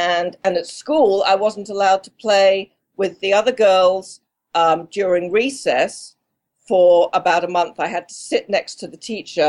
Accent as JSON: {"language": "English", "town": "Formby", "region": "North West England", "country": "United Kingdom", "tie": "born or raised there", "said": "I grew up in Formby."}